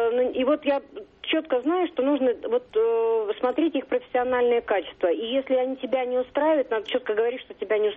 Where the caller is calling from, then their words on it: Saint Petersburg, Russia; Да, я из Петербурга.